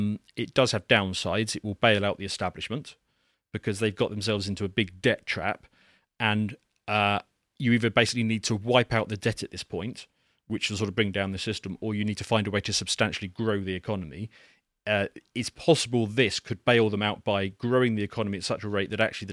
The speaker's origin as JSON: {"language": "English", "country": "United Kingdom", "said": "being British, we tend to regard anything that's British or American or Canadian or maybe Australian, they've got funny accents"}